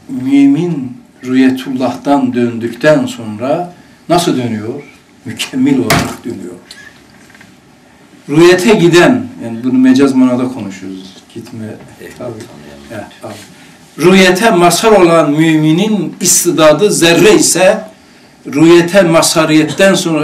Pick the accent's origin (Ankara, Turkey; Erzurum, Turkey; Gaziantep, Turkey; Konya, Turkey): Erzurum, Turkey; Şimdi kamil insan diyelim ki bizim çocukluğumuz şeyde geçti, kar, kış. Erzurum'da.